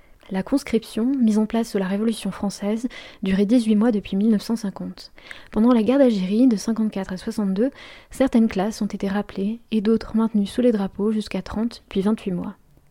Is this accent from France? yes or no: yes; Auvergne-Rhône-Alpes, France; Chez moi, en Haute-Loire